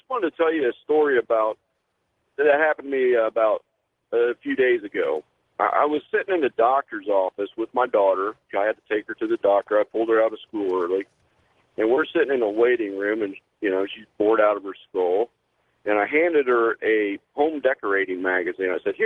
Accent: Champaign, Illinois, United States; Hi, George. … I'm from Champaign, Urbana, Illinois.

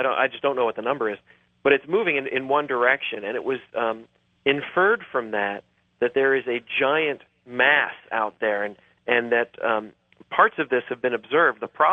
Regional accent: Manassas, Virginia, United States; I grew up near Manassas, Virginia, and as a matter of fact, they have a very good astronomy club out there

